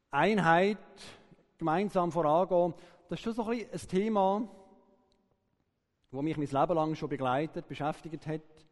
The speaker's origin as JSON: {"language": "German", "town": "Aarau", "region": "Aargau", "country": "Switzerland", "tie": "born or raised there", "said": "Aber aufgewachsen bin ich ursprünglich im Kanton Aargau, zu Aarau."}